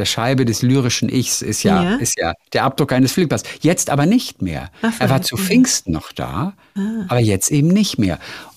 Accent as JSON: {"language": "German", "town": "Lübeck", "region": "Schleswig-Holstein", "country": "Germany", "said": "Ja, ich bin aus Lübeck und ich esse ja auch genug Marzipan."}